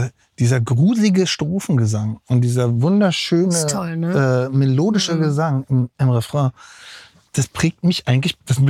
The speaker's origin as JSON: {"language": "German", "town": "East Berlin", "region": "Berlin", "country": "Germany", "tie": "born or raised there", "said": "Ich bin ja ein Kind des Ostens. Ne? Ich saß in Ost-Berlin, da war ich 9 Jahre alt"}